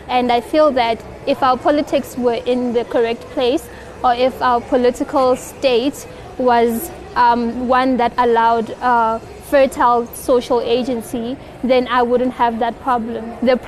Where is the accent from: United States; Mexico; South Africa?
South Africa; Soweto, Gauteng; I'm from Soweto, and if you know the history of Soweto, even the conception of it was one of a segregatory form.